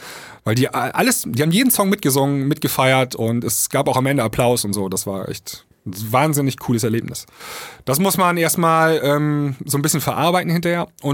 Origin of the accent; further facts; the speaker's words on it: Leer, Lower Saxony, Germany; Nächsten Samstag spiele ich hier in meiner Heimatstadt in Leer.